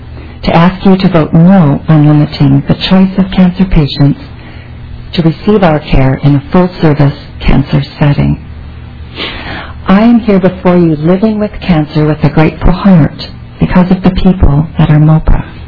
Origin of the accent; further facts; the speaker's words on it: Virginia, Minnesota, United States; now in St. Paul, United States; I grew up in Virginia, Minnesota. I graduated from St. Scholastica in Duluth, and after graduation accepted a position here in St. Paul, and that's as far south as I got. The Twin Cities have been my home since 1976.